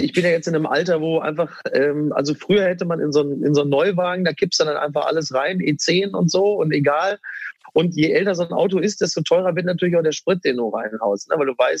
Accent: Castrop-Rauxel, North Rhine-Westphalia, Germany; ich komme ja aus Castrop-Rauxel.

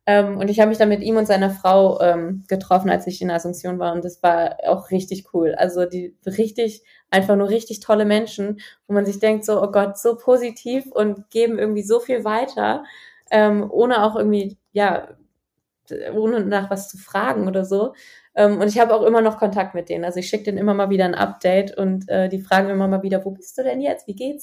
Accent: Germany; Und habe ich gesagt, aus Deutschland.

